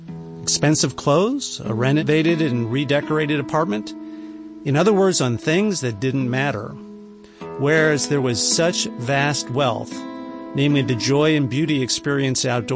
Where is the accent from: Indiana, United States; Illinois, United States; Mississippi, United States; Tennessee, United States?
Illinois, United States; Chicago; And by the way, I grew up in Chicago, so it was an urban environment, not a lot of nature besides a few trees growing in front of the house.